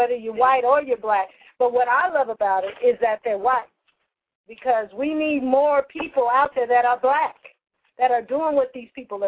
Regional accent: United States; I look at our country now and I'm ashamed of being an American.

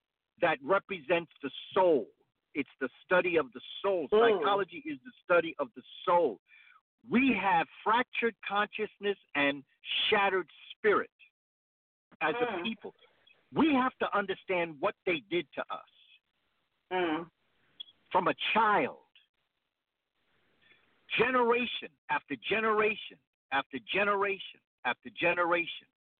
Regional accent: New York City, New York, United States; as a child growing up in New York City

